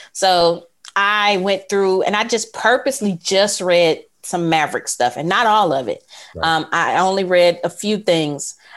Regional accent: Mississippi, United States; I'm from Mississippi. Mississippi has a rich literary history.

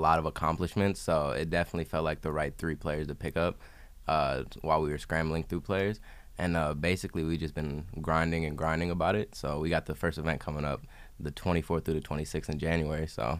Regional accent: Minnesota, United States; Yeah, I think I told you I was from Minnesota.

